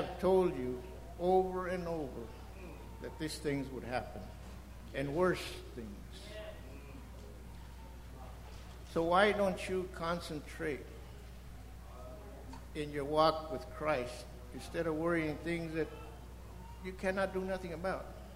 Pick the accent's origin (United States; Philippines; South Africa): United States; Texas; I am not a Mexican from Mexico. Like I tell my children, I'm not a Mexican, I'm a Texan.